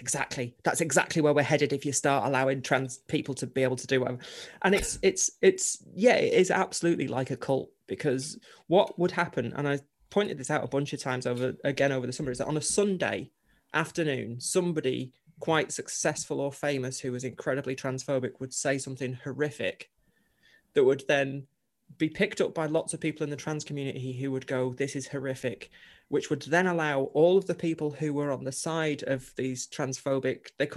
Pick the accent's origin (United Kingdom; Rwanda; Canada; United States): United Kingdom; Chorley, North West England; I grew up in Chorley in Lancashire, which is the centre of Mormonism for the UK.